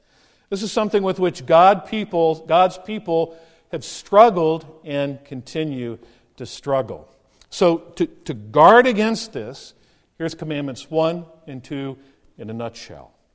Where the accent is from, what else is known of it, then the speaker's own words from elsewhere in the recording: Los Angeles, California, United States; I grew up in Los Angeles, and I was a devoted fan of the NFL Rams.